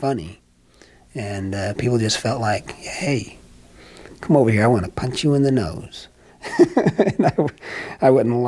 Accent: Chicago, Illinois, United States; born or raised there

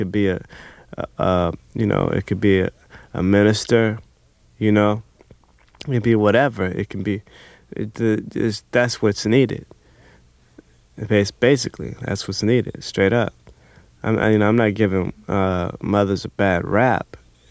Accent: Inglewood, California, United States; I grew up on Vermont and Hunter first, and in a part of South L.A. known as Inglewood, in the flight path of LAX. And it was rough, but it wasn't as rough as it is now

